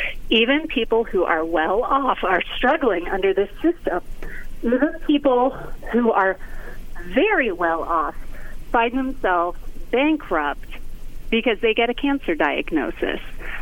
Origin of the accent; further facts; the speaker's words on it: Leroy, Illinois, United States; I grew up in Leroy, Illinois. I come from farmers. I am a rural, working-class person.